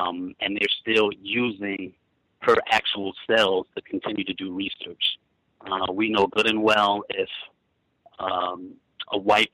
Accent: New York City, New York, United States; now in Delaware, United States; I stay in Delaware now, but I grew up in New York City.

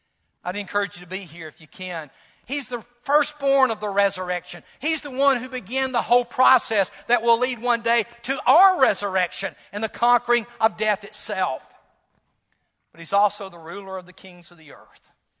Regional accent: Mississippi, United States; moved away; You got to remember, I came from Mississippi. And when I was growing up, you would have had to have traveled 1,000 miles to have found a Republican. They didn't exist in Mississippi.

